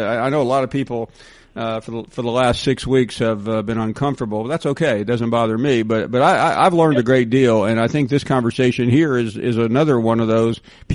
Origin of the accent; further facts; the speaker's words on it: the South, United States; I was the only non-New Yorker, including my older sister, and they literally made fun of me because I was from the South.